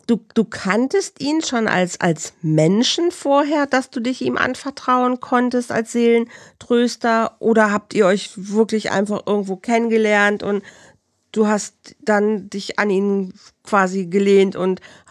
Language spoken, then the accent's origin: German; Bielefeld, North Rhine-Westphalia, Germany; born or raised there